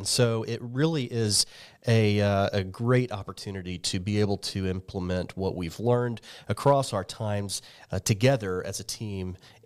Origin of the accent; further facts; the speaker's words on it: Mobile, Alabama, United States; well, honestly, my background, I come from Mobile.